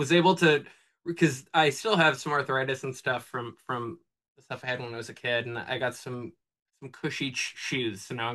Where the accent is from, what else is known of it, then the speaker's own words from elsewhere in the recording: Austin, Texas, United States; probably 95% of the people that I grew up with in Austin or have moved away now